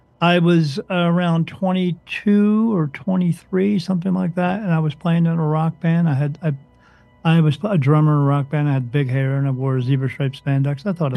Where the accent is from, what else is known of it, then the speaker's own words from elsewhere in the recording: New Jersey, United States; we lived in a town in New Jersey. I'm from New Jersey. That's where I learned to drive too, so don't drive near me.